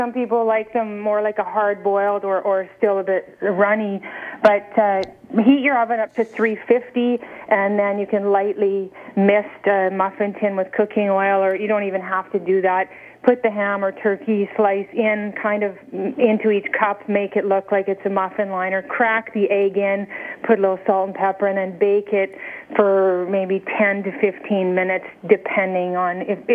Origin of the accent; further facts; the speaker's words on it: Saskatchewan, Canada; also born or lived in Alberta / British Columbia; I grew up in Saskatchewan, but I've worked in Saskatchewan and Alberta and BC